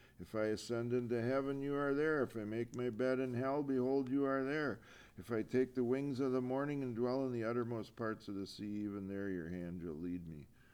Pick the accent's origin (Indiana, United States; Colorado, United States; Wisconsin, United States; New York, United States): Wisconsin, United States; now in Minnesota, United States; I grew up in Wisconsin, but also laboring here in Minnesota from my young adulthood on.